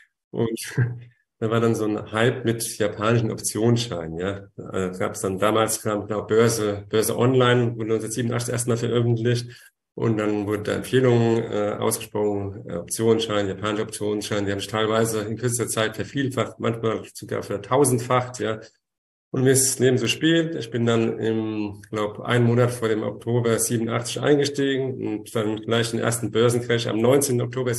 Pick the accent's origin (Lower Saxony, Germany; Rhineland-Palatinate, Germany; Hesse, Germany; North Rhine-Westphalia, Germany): Hesse, Germany; Frankfurt am Main; ich komme halt aus Frankfurt am Main, ja, sehr schöne Finanzmetropole. Dürfte ja allgemein bekannt sein. Bin 58 Jahre alt, verheiratet, Vater von 2 erwachsenen Söhnen.